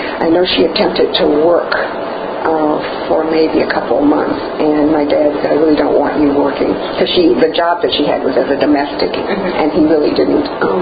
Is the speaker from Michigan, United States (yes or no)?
yes; Inkster, Michigan, United States; also born or lived in Detroit, United States; See, I was born in Detroit, Michigan, but lived in a suburb outside of the city, and that suburb was primarily African American. The name of the town is Inkster